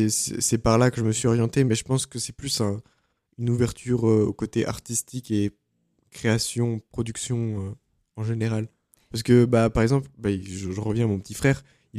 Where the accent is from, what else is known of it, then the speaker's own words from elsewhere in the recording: Fontainebleau, Île-de-France, France; now in Tours, France; parce qu'à la base, je suis de Fontainebleau.